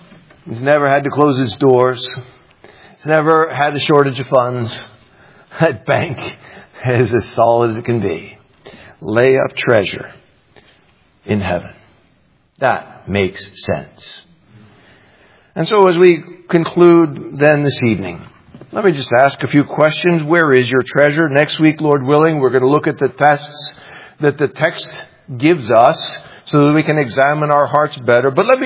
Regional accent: New Orleans, Louisiana, United States; As a kid, you know, I grew up in New Orleans. And in New Orleans, we did not get much snow.

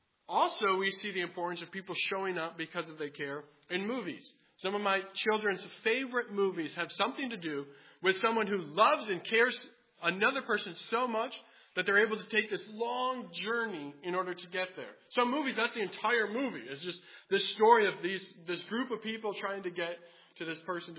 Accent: Grand Rapids, Michigan, United States; I grew up in Grand Rapids, Michigan, and the first sermon that I was going to preach was 45 minutes south in Kalamazoo, Michigan.

